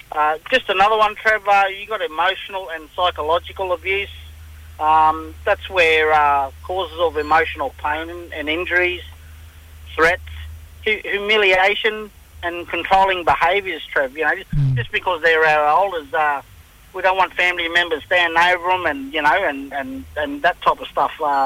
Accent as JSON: {"language": "English", "town": "Mount Isa", "region": "Queensland", "country": "Australia", "said": "just like yourself, from the Mount Isa Gulf area, the Gungalida and Wanyi, and also with the Cape, with Dad's side of things, just with Cohen and Lockhart River, Wenlock River."}